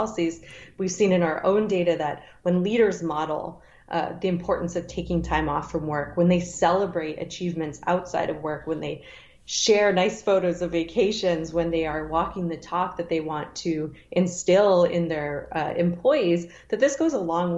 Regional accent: Canada; now in United States; I'm Canadian

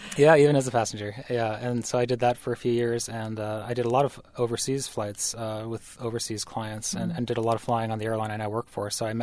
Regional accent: Massachusetts, United States; I grew up in Western Massachusetts.

